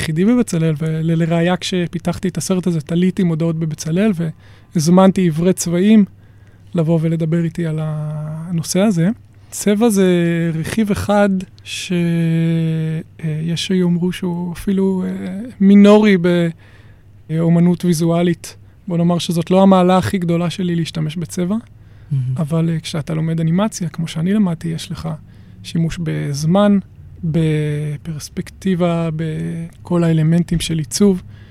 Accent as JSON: {"language": "Hebrew", "town": "Be'eri", "region": "Southern District", "country": "Israel", "tie": "born or raised there", "said": "הקיבוץ הוא קיבוץ בערי, זה הקיבוץ שבו גדלתי."}